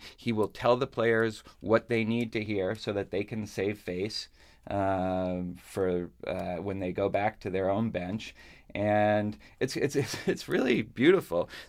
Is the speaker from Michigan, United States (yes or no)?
no; Boston, Massachusetts, United States; There's a great one in my hometown of Boston, Montreal.